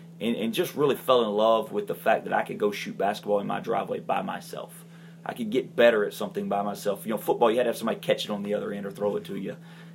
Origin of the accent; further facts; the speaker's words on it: Albertville, Alabama, United States; I grew up in Albertville, Alabama, which I'm very proud of, 20,000 people and passionate, rabid fan base for their high school athletics.